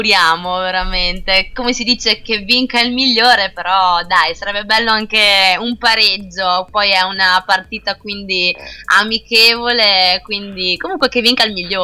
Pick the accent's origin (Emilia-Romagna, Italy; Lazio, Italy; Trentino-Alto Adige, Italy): Trentino-Alto Adige, Italy; perché appunto io essendo trentina